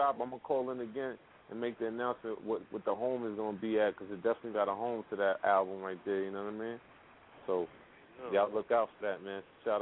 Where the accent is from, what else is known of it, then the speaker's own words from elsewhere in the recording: Hollis, New York, United States; Because that's where I'm from. I'm from Woodhull Ave in Hollis, Queens.